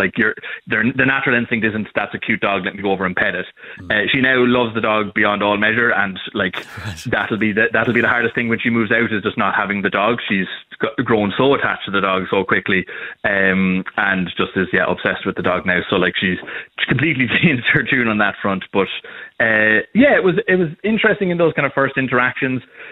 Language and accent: English; Wexford, Leinster, Ireland; I'm from Wexford originally